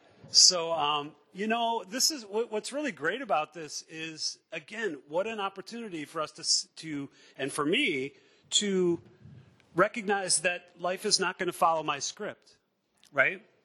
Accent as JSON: {"language": "English", "town": "Chicago", "region": "Illinois", "country": "United States", "said": "I'm a recovered compulsive overeater, and I'm from Chicago."}